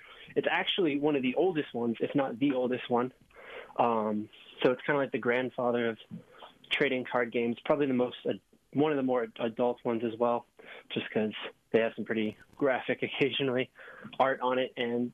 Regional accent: Oregon, United States; But I'm from Oregon, and so I actually traveled there.

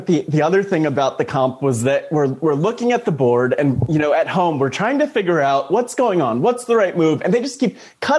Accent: New Jersey, United States; And I'm from New Jersey, and I feel like there could have been some context there

